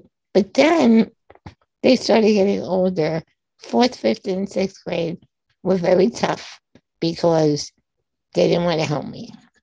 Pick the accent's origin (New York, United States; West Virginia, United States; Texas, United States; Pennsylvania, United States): New York, United States; Massapequa; I was raised on Long Island in Massapequa, New York, before the ADA.